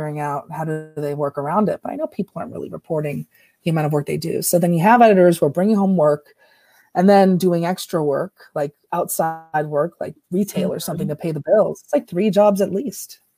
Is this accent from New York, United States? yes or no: yes; New York, United States; I eventually did struggle, but I was living with my parents. I grew up in New York.